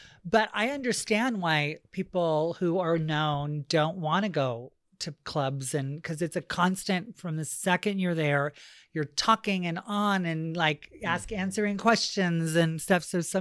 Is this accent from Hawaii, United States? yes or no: yes; Hawaii, United States; I grew up in Maui. And so like you had to learn how to swim. And you had to learn how to understand the ocean or else.